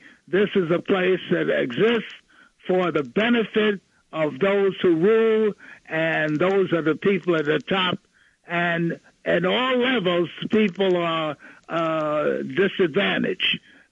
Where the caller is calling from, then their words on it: Brooklyn, New York, United States; from Brooklyn